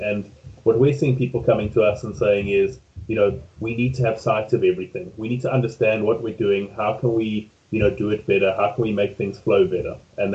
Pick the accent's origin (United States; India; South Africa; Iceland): South Africa; now in United Kingdom; being a South African myself who has moved to the UK and has worked both sides